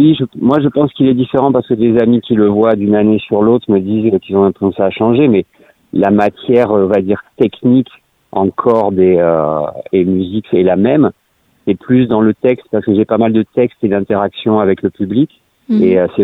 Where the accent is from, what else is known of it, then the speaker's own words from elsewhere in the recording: Toulouse, Occitanie, France; Moi, je suis originaire de Toulouse